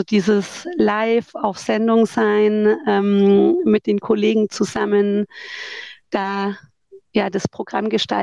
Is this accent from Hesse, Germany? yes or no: no; Erlangen, Bavaria, Germany; Und ich bin ja in Erlangen geboren, aufgewachsen, habe hier studiert.